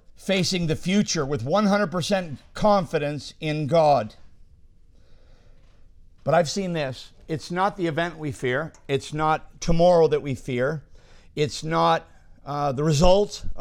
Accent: Scotland, United Kingdom; Two Scotsmen were arguing, as Scotsmen are like to do. I'm Scottish. Anybody else here Scottish?

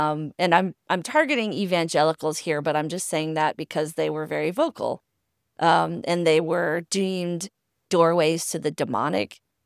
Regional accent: Southern US, United States; I grew up in the South, and I was raised in a Southern Baptist church, a rather progressive one, I would say, but still, you know, an evangelical church.

